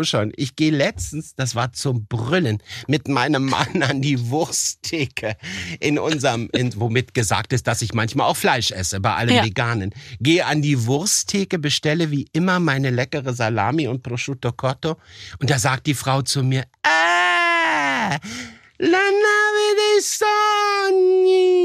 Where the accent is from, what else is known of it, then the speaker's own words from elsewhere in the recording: Germany; War völlig irritiert, gesagt, nee, ich bin Deutscher, ich spreche Italienisch.